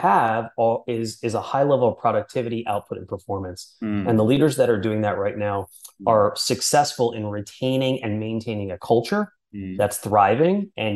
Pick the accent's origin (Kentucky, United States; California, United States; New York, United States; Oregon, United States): New York, United States; New York City; and I grew up in New York City. So bumping into people is just kind of it's an everyday occurrence.